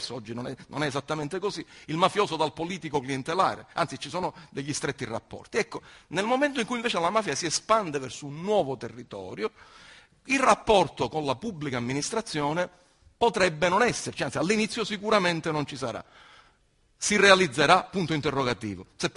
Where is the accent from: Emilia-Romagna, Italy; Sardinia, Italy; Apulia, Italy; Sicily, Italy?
Sicily, Italy; siamo siciliani